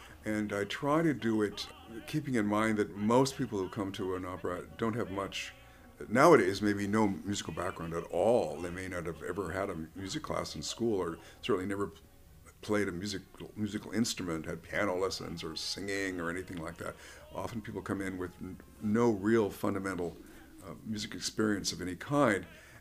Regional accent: Devils Lake, North Dakota, United States; All right, so born and raised in Devil's Lake, North Dakota. Went to the University of North Dakota with the intention of becoming a high school music teacher.

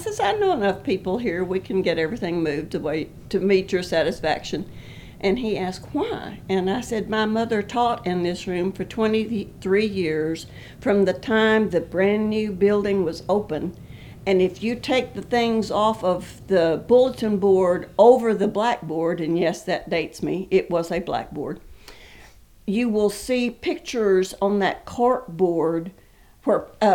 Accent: Texas, United States; I grew up in West Texas in a little rural area

